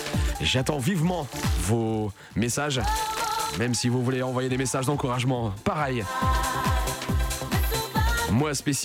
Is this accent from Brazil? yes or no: no; Norte, Portugal; Sou do Norte, eu também sou do Norte.